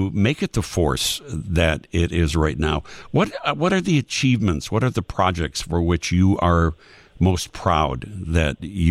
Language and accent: English; Chicago, Illinois, United States; people that I hear that I'm from Chicago and they say, oh, yeah, Chicago theater is amazing